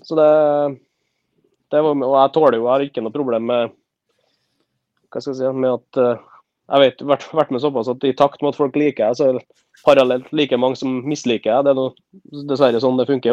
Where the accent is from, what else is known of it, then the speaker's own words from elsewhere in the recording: Hemne, Trøndelag, Norway; Jeg er jo fra Hemne